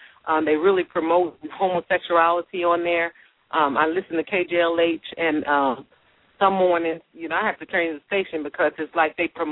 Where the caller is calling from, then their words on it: Corona, California, United States; I'm calling from the beautiful city of Corona.